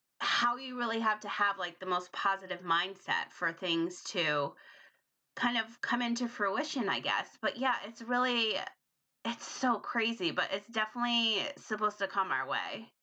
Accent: Rhode Island, United States; and his wife's from Providence, and I grew up in Rhode Island.

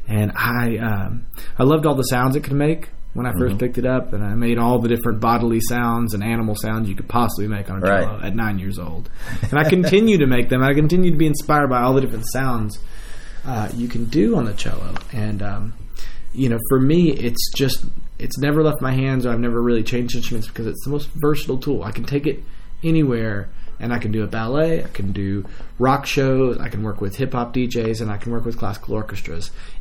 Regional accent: Lexington, Kentucky, United States; You know, I growing up in Lexington, I went to the School for Creative and Performing Arts and lived and breathed theater for about 5 years.

